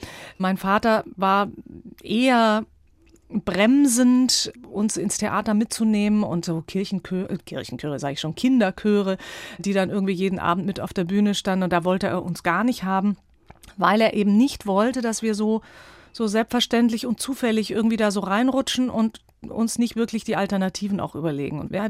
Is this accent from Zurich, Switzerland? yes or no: yes; Zurich, Switzerland; Ich bin ja in Zürich aufgewachsen